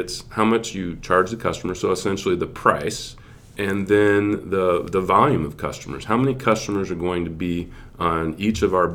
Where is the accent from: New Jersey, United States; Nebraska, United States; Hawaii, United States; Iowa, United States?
Nebraska, United States; Omaha; I was born and raised in the Midwest in Omaha.